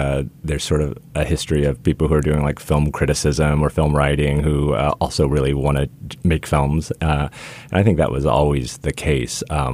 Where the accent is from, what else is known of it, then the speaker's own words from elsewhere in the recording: Midwest, United States; I grew up in the Midwest.